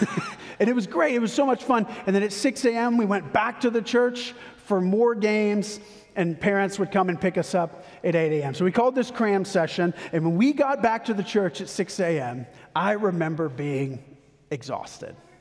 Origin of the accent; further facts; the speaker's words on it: Texas, United States; yeah, I'm from Texas, I'll be fine.